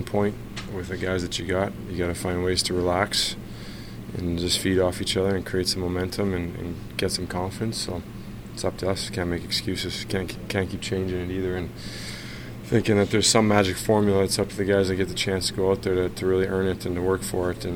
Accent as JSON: {"language": "English", "town": "Winnipeg", "region": "Manitoba", "country": "Canada", "tie": "born or raised there", "said": "nice to get a big number like that here at home, my hometown in Winnipeg"}